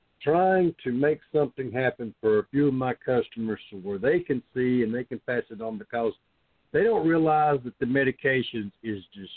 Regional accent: North Carolina, United States; April Cunningham from Tennessee, and I'm from North Carolina, invited me.

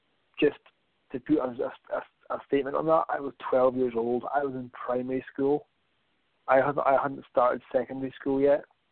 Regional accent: Scotland, United Kingdom; England, as we all know, had a horrible Euro tournament, which, as a Scotsman, was hilarious.

